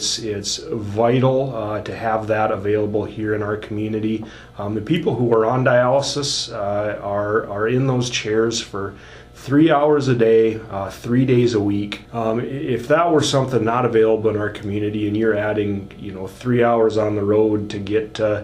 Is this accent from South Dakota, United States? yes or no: yes; Mobridge, South Dakota, United States; now in Huron, United States; Well, I'm originally from Mobridge, so I'm a South Dakota boy originally